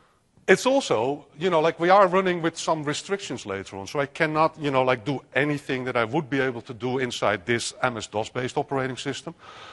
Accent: Netherlands; Sorry for my funny accent. I'm from the Netherlands, actually.

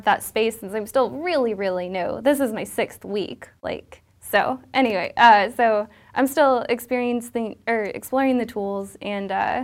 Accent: Zionsville, Indiana, United States; moved away; also born or lived in Colorado / Texas; I grew up in Zionsville, Indiana.

